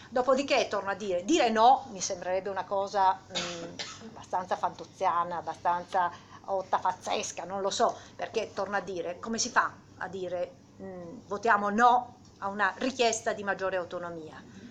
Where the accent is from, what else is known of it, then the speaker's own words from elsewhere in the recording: Sardinia, Italy; anche la mia comunità montana, quella del mio paese in Sardegna, ha un sacco di comuni che sono su mare